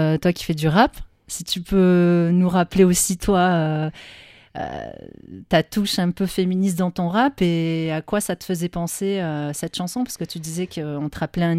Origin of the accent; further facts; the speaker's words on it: France; Non, en France. Enfin, je suis née en France et grandi en France.